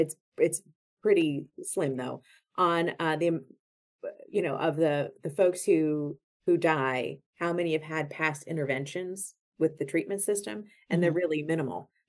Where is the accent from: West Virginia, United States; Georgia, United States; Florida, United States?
West Virginia, United States; I grew up in West Virginia in the 1980s during the middle of the Just Say No to Drugs campaign